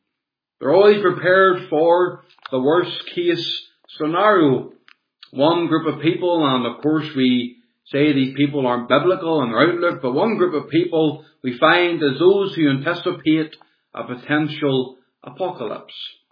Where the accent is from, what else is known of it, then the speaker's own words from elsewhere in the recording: Portavogie, Northern Ireland, United Kingdom; I'll tell you a story about my hometown in Portavogie.